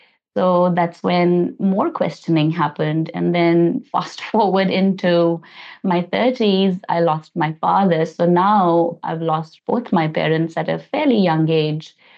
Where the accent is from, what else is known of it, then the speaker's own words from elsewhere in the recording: India; now in New Zealand; I'm from India. I've immigrated to New Zealand and now New Zealand is home. I've been here for the last 10 years.